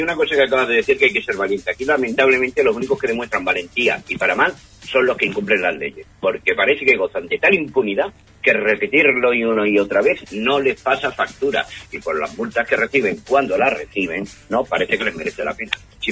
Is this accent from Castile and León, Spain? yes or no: no; Huelva, Andalusia, Spain; cómo somos la gente de Huelva, ¿no?